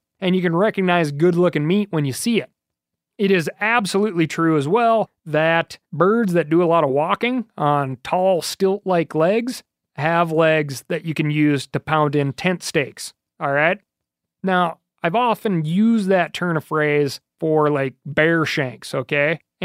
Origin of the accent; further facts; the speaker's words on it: Montana, United States; In fact, here in my home state of Montana, the Department of Wildlife just did a shameful act